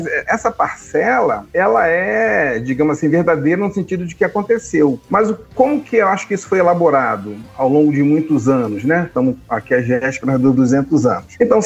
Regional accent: Rio de Janeiro, Brazil; born there; also born or lived in Mato Grosso; Eu nasci no Rio de Janeiro. Eu só fui conhecer os atrativos turísticos do Rio de Janeiro quando eu mudei para o Mato Grosso.

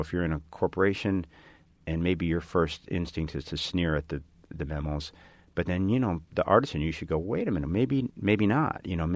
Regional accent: Chicago, Illinois, United States; I was an engineering student and I grew up in Chicago. I didn't know any other writers.

